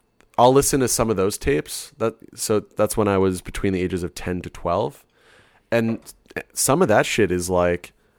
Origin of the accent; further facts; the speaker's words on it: Toronto, Ontario, Canada; I'm from Toronto.